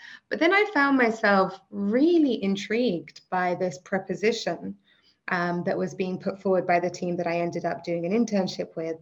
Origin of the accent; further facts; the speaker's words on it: London, United Kingdom; now in Germany; My name is actually from Iraq, where both my parents are from. I was born and raised in London, and I now live in Germany